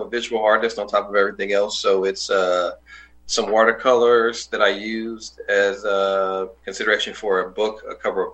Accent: St. Louis, Missouri, United States; We grew up in North St. Louis, which at the time was a good community. Is a good community, but the community has changed over time.

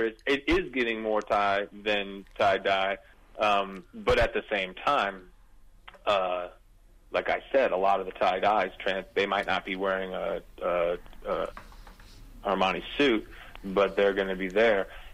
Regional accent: Oregon, United States; I'm from Oregon, so I've seen it all kind of happen in my little microcosmic world.

